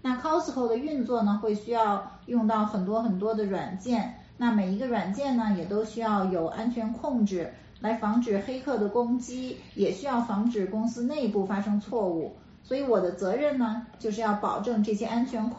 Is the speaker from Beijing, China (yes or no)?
yes; Beijing, China; 我是在北京长大的，北京是一个非常大的城市。